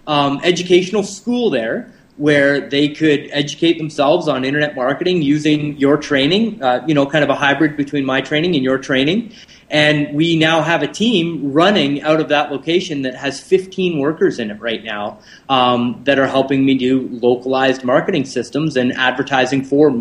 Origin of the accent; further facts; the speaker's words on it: Canada; I'm a Canadian, and if you can't tell